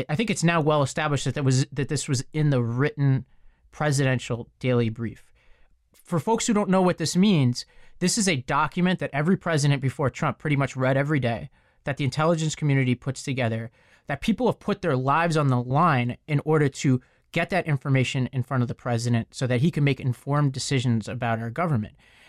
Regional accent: New York, United States; for background for listeners, I come from New York. I live in New York most of the time, but I've been down south, North Carolina, Tennessee, and Virginia since March 15th.

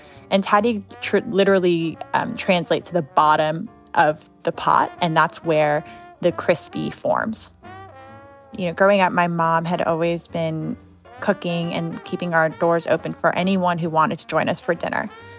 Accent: Los Angeles, California, United States; I was born and raised in Los Angeles.

